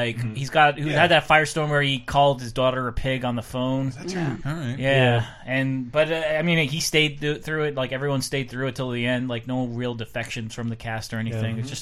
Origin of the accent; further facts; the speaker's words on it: New York, United States; And as a New Yorker, one of my favorite jokes